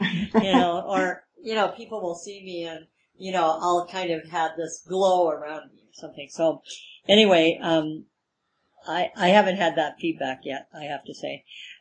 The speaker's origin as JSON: {"language": "English", "country": "Japan", "said": "And I've received myself as a Japanese woman really differently."}